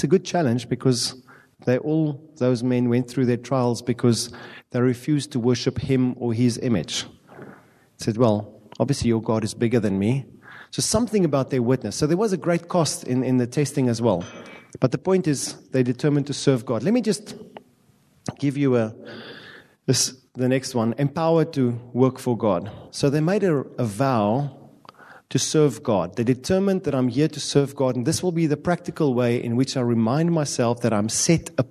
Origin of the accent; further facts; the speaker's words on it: South Africa; I'm South African.